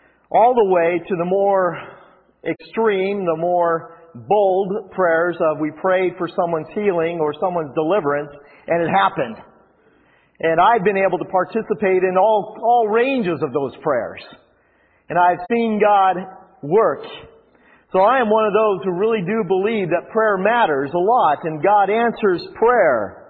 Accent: Des Moines, Iowa, United States; When I was in fourth grade, before I even had committed my life to Christ, I was walking home from McKinley Elementary in Des Moines, Iowa.

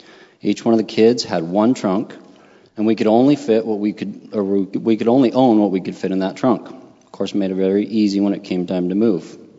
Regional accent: Salt Lake City, Utah, United States; born there; I was born in December 1978 in Salt Lake City. At the time, my mother was traveling from California to Michigan.

